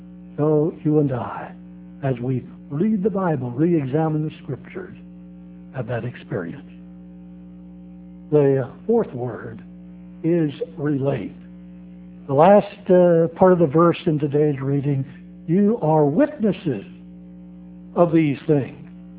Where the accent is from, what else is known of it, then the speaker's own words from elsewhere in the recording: Hanover, Pennsylvania, United States; I grew up in Hanover, Pennsylvania, 7 miles from the Mason-Dixon line, the border with Maryland, about 40-some miles from the city of Baltimore.